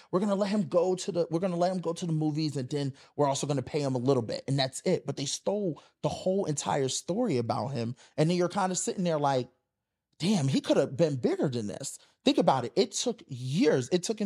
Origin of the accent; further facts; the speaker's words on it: Philadelphia, Pennsylvania, United States; So, you know, I grew up in North Philadelphia. I'm 11.